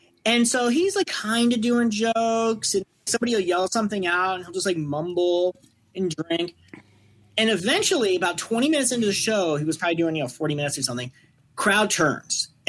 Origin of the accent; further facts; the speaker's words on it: Michigan, United States; but you know, I was from Michigan.